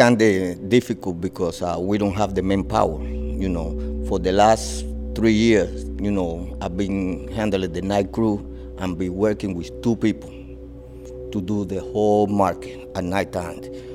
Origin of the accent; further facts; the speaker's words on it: Havana, Cuba; English is a second language; now in United States; I am an immigrant. I am from Havana, Cuba. I live in the, you know, in the communist.